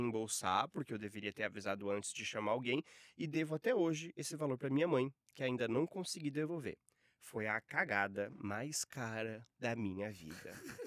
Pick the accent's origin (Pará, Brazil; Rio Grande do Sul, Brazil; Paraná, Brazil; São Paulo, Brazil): São Paulo, Brazil; Jundiaí; sou de Jundiaí, interior de São Paulo.